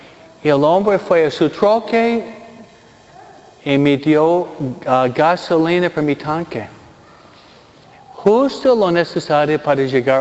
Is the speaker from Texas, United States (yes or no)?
no; Detroit, Michigan, United States; born there; Porque yo nací, no en Michoacán, yo nací en Michigan. Detroit, la ciudad de los autos, ¿ok?